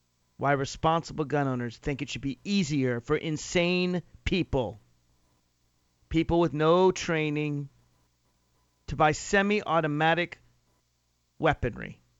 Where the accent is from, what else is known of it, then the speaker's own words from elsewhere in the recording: Nashville, Tennessee, United States; I'm originally from Tennessee, from Nashville, Tennessee.